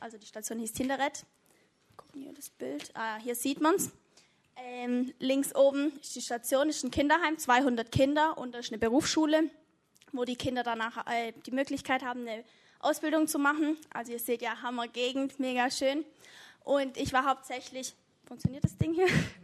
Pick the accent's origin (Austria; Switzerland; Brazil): Brazil; now in Germany; ich bin ja in Brasilien aufgewachsen als Missionarskind